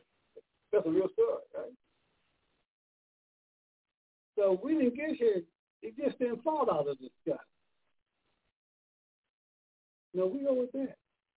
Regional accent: United States; I'm not from here. Say it that way you go. I'm from America.

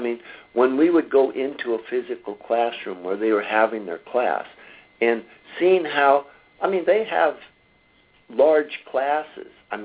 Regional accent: California, United States; moved away as an adult; now in Peoria, United States; I came from California about 8-9 years ago

